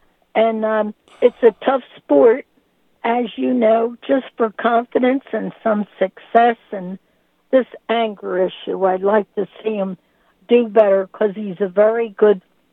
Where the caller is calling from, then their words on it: Middletown, Delaware, United States; I'm in Middletown, Delaware.